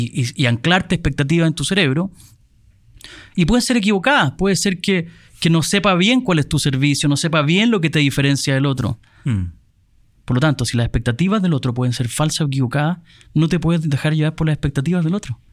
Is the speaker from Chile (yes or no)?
yes; San Bernardo, Santiago Metropolitan Region, Chile; born there; Yo nací en San Bernardo, que es una comuna popular de Santiago, para los que ven este podcast y escuchan de otros países. Y nací en una familia absolutamente clase media.